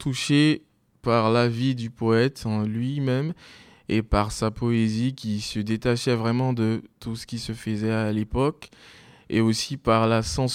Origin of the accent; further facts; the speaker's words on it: Daloa, Sassandra-Marahoué, Côte d’Ivoire; Alors l'histoire a commencé effectivement en Côte d'Ivoire et donc je suis un Ivoirien né à Daloa, une ville de la région du Haut-Sassandra. En Côte d'Ivoire. Et voilà, j'ai passé mes années au collège et tout, j'ai obtenu mon bac.